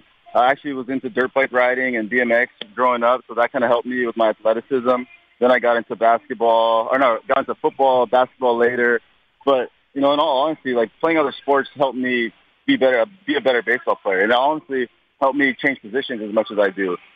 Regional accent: Hawaii, United States; I'm from Hawaii, so that's actually, it's often.

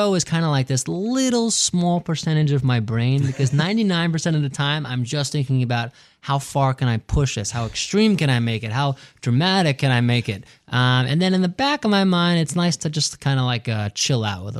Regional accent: Queens, New York, United States; It had to be just driving around Queens and Long Island with my dad growing up in New York and listening

